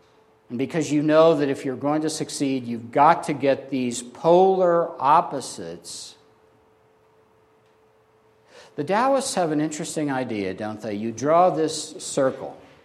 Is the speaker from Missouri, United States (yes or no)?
yes; Missouri, United States; I'm not a fan of the Klan, but growing up in Missouri, I knew people who were.